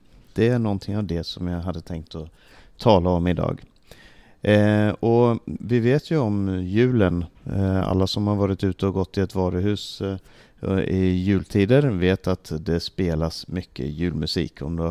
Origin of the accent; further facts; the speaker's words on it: Stockholm, Stockholm County, Sweden; Själv så är jag uppväxt i Sverige med en väldigt trevlig julhögtid varje år.